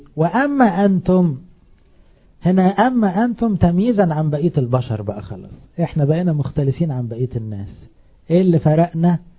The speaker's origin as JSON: {"language": "Arabic", "country": "Egypt", "said": "احنا هنا مصريين نفهمها على طول يابا"}